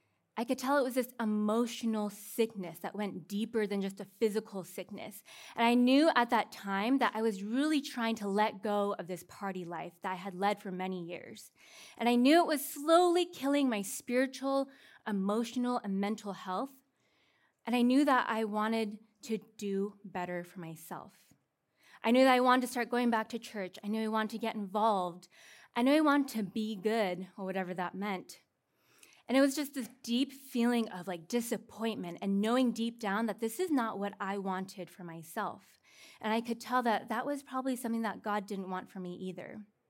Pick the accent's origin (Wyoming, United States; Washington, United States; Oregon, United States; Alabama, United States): Washington, United States; Seattle; now in California, United States; And I'm from Seattle, and Californians just do it like all the time aggressively, and I'm still learning how to like understand that.